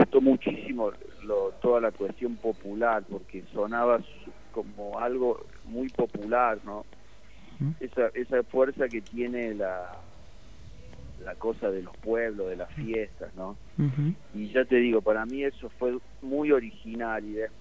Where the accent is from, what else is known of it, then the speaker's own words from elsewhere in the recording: Córdoba, Argentina; moved away as an adult; also born or lived in Madrid; now in Ibiza, Spain; porque yo soy de Córdoba, de Argentina, pero conocí el mar como a los 20 y pico de años y ahora vivo acá, en una isla.